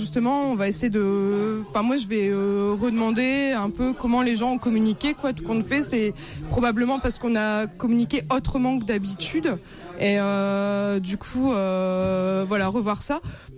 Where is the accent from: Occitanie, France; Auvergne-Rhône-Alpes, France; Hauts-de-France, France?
Hauts-de-France, France; Lens; Moi je suis issue du bassin minier, de Lens à l'origine. Là j'ai vécu 10 ans à Liévin.